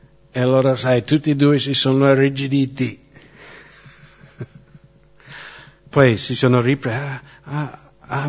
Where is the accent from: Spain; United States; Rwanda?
United States; Italian is a second language; E, sai, dal mio accento chiaramente non sono italiano.